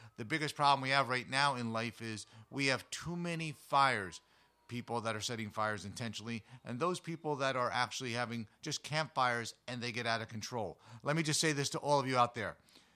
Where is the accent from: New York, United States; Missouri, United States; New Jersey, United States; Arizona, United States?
New Jersey, United States; my teenage years, and growing up in the New Jersey Pine Barrens.